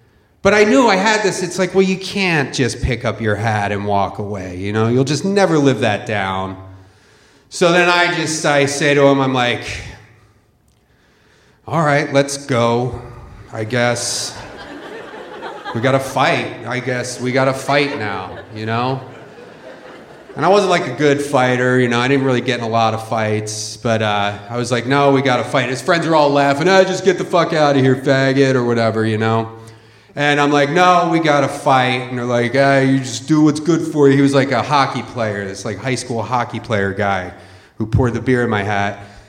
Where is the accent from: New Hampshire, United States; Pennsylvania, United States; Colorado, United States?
Pennsylvania, United States; Philadelphia; I was 16 years old. I grew up in Philadelphia. You know, weird kind of neighborhood. It's a weird city still.